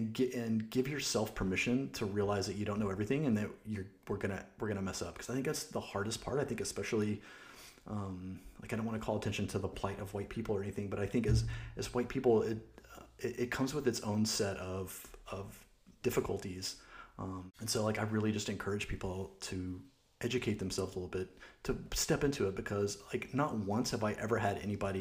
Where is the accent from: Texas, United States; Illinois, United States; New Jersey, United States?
Texas, United States; also born or lived in Oklahoma, United States; I'm originally from Oklahoma, raised in Texas